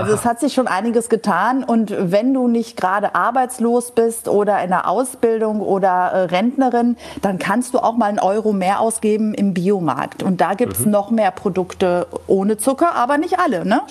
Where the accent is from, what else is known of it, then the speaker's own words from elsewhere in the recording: Greece; Ich bin ja nicht mit einem silbernen Löffel auf die Welt gekommen, sondern als Griechin mit einem Holzlöffel im Mund von einem griechischen Olivenbaum. Also wir Griechen kommen essend auf die Welt